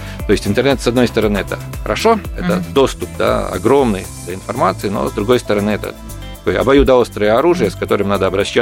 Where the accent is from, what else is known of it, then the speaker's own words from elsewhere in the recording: Belarus; наши люди уже осознают то, что мы белорусы, что у нас свое национальное государство